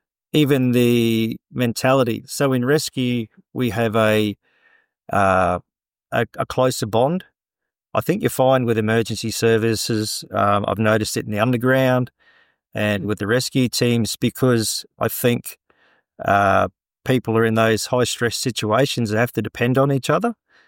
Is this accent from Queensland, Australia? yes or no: yes; Middlemount, Queensland, Australia; I'm from Middlemount